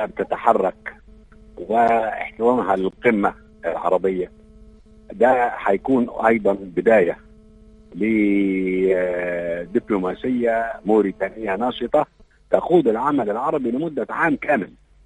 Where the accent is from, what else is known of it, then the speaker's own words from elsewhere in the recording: Egypt; فأول ما التقى بي هذا السيد الموريتاني الطيب وعرف أني من مصر